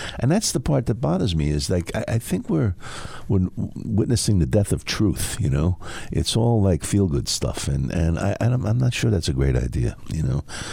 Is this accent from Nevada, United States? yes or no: no; Carle Place, New York, United States; And, you know, if you say I came from Carl Place, people like, you know, like in Suffolk go, where's that, you know.